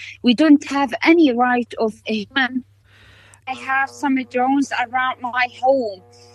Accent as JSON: {"language": "English", "region": "Gaza Strip", "country": "Palestine", "second_language": "English", "said": "Okay, but we are here from Gaza."}